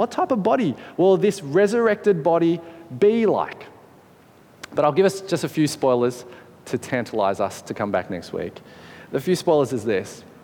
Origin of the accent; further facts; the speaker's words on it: Australia; to actually acknowledge corporately we as Australians have treated our Indigenous Australian peoples terribly.